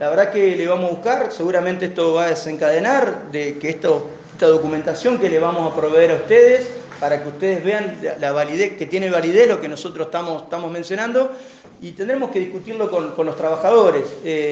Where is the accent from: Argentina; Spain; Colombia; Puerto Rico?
Argentina; Olavarría, Buenos Aires Province; los laburantes somos de Olavarría, están encuadrados en la minería